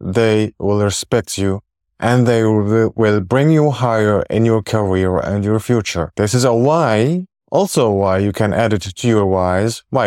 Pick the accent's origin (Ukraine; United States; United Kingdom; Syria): Syria; English is a second language; I have a responsibility that I come from Syria.